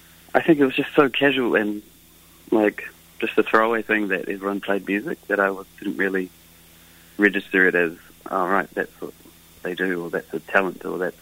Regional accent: Hawke's Bay, New Zealand; So I live in Hawke's Bay. Yeah. And grew up here pretty much.

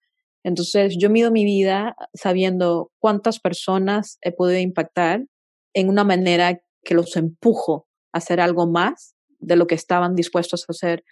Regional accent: Venezuela; yo soy de Venezuela, entonces hablo con mis manos y hablo muy expresivamente

